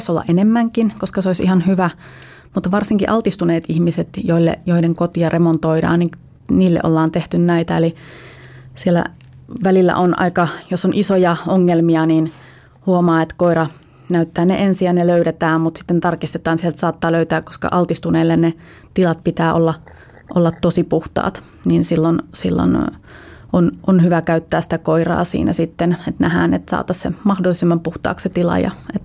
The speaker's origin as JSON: {"language": "Finnish", "region": "Central Finland", "country": "Finland", "said": "Keski-Suomesta, mistä mä oon kotoisin"}